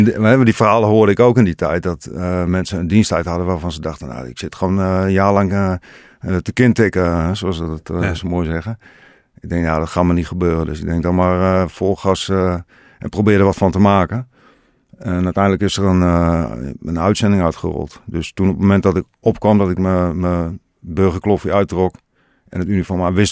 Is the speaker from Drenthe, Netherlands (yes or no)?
yes; Assen, Drenthe, Netherlands; Ik ben opgegroeid in Assen. Ik ben geboren en getogen Drent.